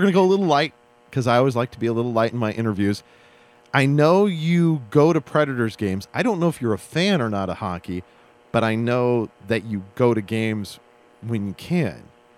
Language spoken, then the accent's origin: English; Minnesota, United States; And of course, I grew up in Minnesota, so I'm from the home of hockey.